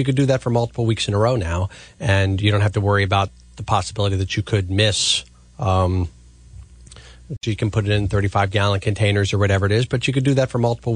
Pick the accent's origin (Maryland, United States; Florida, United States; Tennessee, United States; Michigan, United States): Maryland, United States; Frederick; I can remember when I was growing up in Frederick, we did not rake our leaves into the street.